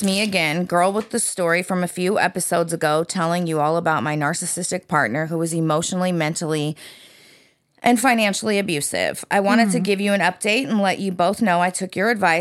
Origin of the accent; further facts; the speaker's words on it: San Diego, California, United States; I'm from San Diego.